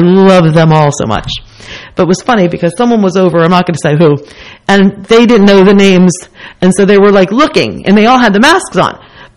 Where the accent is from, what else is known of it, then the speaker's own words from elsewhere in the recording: East Amwell, New Jersey, United States; we grew up there together in East Amwell.